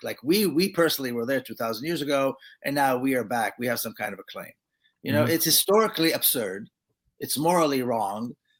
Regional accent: Jerusalem, Jerusalem District, Israel; I was born and raised in Jerusalem. My grandparents, came as colonizers in the 1920s. And so I am you know, I'm a dual citizen. I have an Israeli citizenship

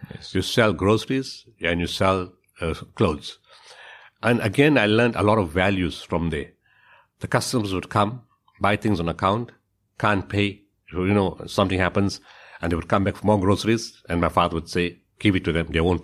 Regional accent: Potchefstroom, North West, South Africa; I was born in Potchefstroom. Grew up in a community type of environment where grandfather, father, brothers and sisters all lived in one type of complex, communal living.

